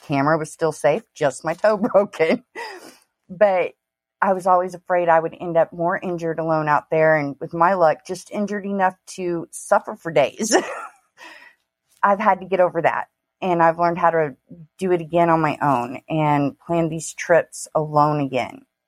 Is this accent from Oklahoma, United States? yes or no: yes; Oklahoma, United States; I grew up so country, though. I mean, I'm from Oklahoma originally, and, you know, even out here, we live pretty rural most of the time.